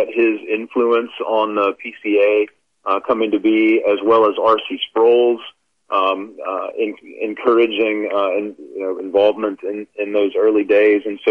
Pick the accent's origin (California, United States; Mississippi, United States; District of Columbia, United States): Mississippi, United States; born there; I was born in Mississippi I'm the son of a Presbyterian elder and was raised in a very conservative PCA church